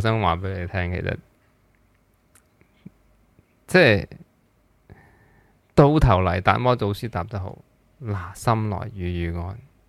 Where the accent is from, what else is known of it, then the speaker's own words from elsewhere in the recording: China; 咁一路向以嚟，我哋中国人都系咁噶嘛。